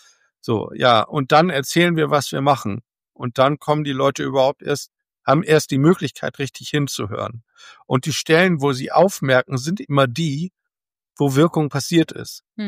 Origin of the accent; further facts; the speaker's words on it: Germany